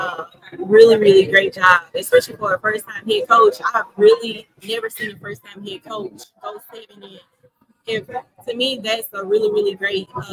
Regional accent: Colorado Springs, Colorado, United States; now in Madison County, United States; I'm originally from Colorado Springs, but I live in Madison County.

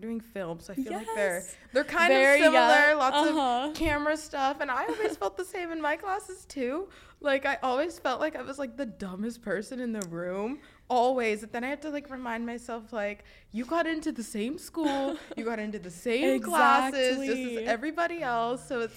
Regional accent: California, United States; now in Los Angeles, United States; Barbara County. Like I do not feel like I can speak or be the way that I am here in LA than I can in my hometown.

